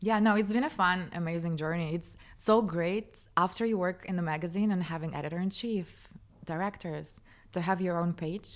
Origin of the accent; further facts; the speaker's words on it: Moscow, Russia; Yeah, because in our country, I grew up in Moscow, in Russia.